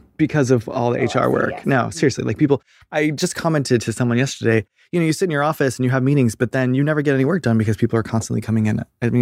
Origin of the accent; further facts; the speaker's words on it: New England, United States; also born or lived in Boston / New York / Los Angeles; I grew up all around New England. So New Hampshire, Massachusetts, Connecticut, everywhere. I actually tell people I was born in Boston, grew up in New York, and then became an adult in LA.